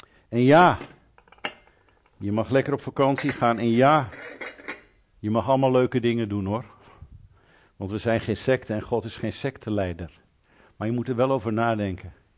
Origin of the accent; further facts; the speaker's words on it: Netherlands; Ik ben een Nederlander.